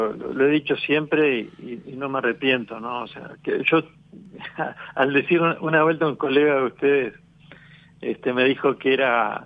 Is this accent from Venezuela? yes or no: no; Uruguay; y como uruguayo deseo en el alma que concrete ese gran desafío que es la reforma educativa.